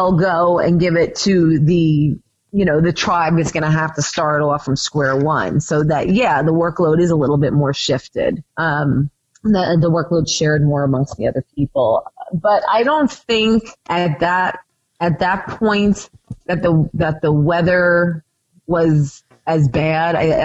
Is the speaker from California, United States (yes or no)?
no; New York, United States; I'm from Long Island and I totally understand